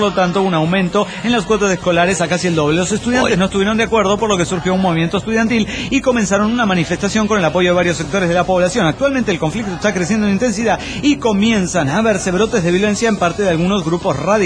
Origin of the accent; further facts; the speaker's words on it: Oruro, Bolivia; now in Cochabamba, Bolivia; Aunque vivo en Cochabamba y yo soy de Oruro originario, como buen orureño, hincha del club de fútbol San José, por lo que nos llaman Santos.